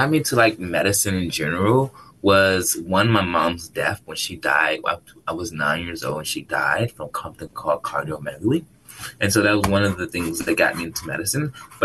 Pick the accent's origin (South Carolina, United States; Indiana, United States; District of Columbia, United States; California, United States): District of Columbia, United States; Washington; I am born and raised in Washington, D.C. I am a city kid at nature.